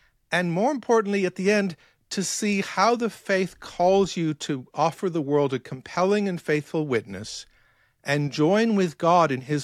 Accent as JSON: {"language": "English", "region": "Wales", "country": "United Kingdom", "tie": "born or raised there", "said": "Sure. I grew up in Wales."}